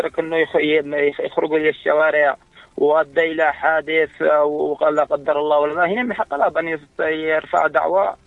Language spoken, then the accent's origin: Arabic; Yemen